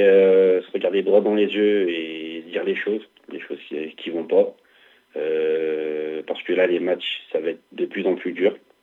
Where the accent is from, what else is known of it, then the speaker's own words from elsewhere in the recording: Belleville-en-Beaujolais, Auvergne-Rhône-Alpes, France; born there; je suis revenu dans ma région où je suis né vers Belleville en Beaujolais.